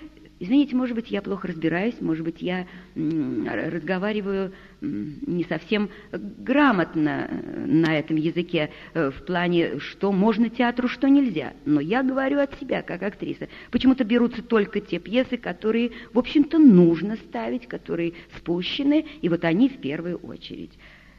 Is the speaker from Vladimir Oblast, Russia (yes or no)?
no; Saint Petersburg, Russia; Вы знаете, значит, я ленинградка, я вам уже говорила.